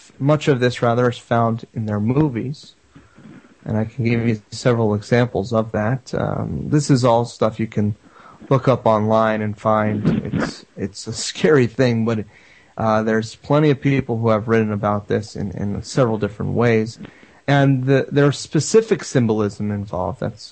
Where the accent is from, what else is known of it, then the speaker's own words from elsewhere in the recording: Florida, United States; I'm from North Central Florida, so I know more about Disney World than I do Disneyland